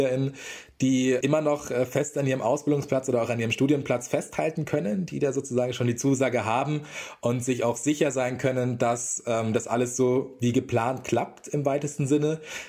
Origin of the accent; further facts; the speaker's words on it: Munich, Bavaria, Germany; Ich hatte tatsächlich ursprünglich eine Interrail-Reise von München, wo ich herkomme